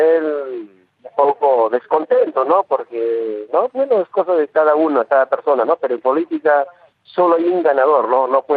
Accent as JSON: {"language": "Spanish", "town": "Tibillo", "region": "Ica", "country": "Peru", "tie": "born or raised there", "said": "Sí, somos primos, ¿no? … Somos primos, somos de Tibillo, nos conocemos desde pequeño"}